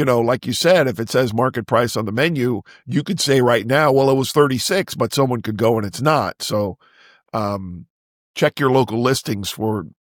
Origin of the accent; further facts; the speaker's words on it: Florida, United States; now in Savannah, United States; I'm not a connoisseur because I'm from South Florida where we didn't do such stuff with lobster.